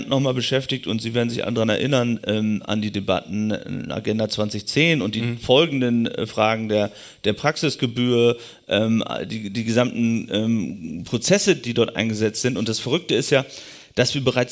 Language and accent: German; Lower Saxony, Germany; also ich komme persönlich aus Ostfriesland, aber auch war viel in Ostdeutschland, auch im anderen ländlichen Raum unterwegs